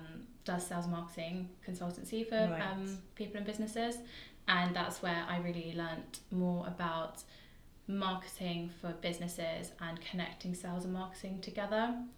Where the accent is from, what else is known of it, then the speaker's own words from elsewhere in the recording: Exmouth, South West England, United Kingdom; also born or lived in Nottingham / London; So I growing up in Exmouth and Devon and Exeter, I knew that there were so many changes that needed to happen.